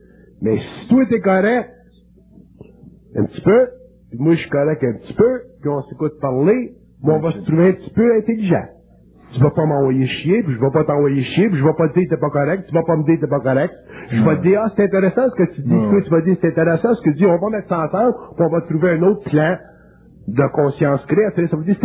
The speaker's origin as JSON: {"language": "French", "region": "Quebec", "country": "Canada", "said": "Puis on est des Québécois"}